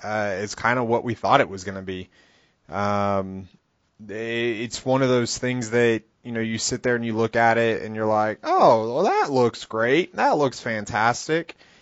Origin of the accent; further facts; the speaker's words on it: Colorado, United States; I'm from Colorado, obviously.